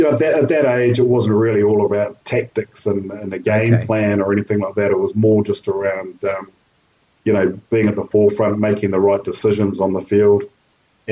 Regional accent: Tokoroa, Waikato, New Zealand; also born or lived in Putaruru; And so I grew up in a small town, Tokoroa, in the South Waikato. I was born in Petaruru, so I'm born and bred South Waikato. Loved it down there.

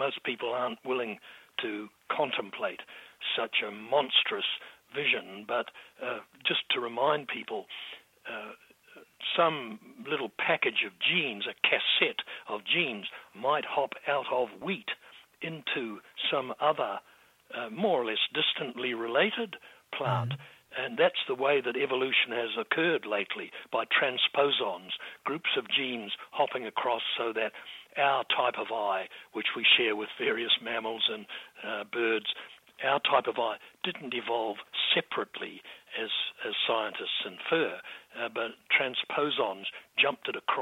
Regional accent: New Zealand; I'm proud to say, as a New Zealander

